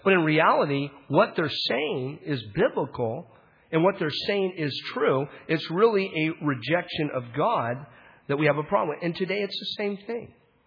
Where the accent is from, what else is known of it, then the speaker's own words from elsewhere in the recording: Bible Belt, United States; I grew up in the Bible Belt. You know, my daddy was a squeaking deacon and I was this and that.